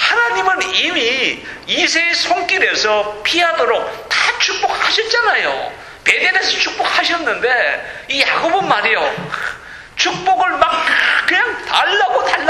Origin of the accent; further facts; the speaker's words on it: South Korea; 한국에서 난 이제 어릴 적부터 이 모래밭에서 자라갖고 강가에 자라서 동네에서 실험 잘했습니다